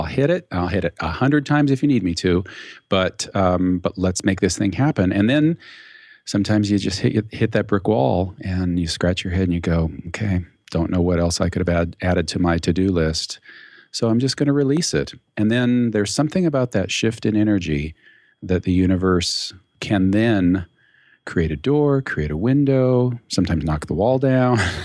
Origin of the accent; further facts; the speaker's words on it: California, United States; So see, you know, I'm from California, so it never comes out that way, no matter how hard I try.